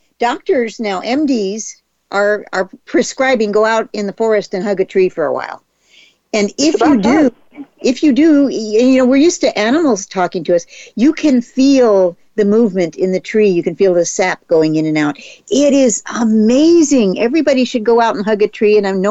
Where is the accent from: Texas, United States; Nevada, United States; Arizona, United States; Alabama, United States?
Texas, United States; but I'm a Texan, so we do that anyway.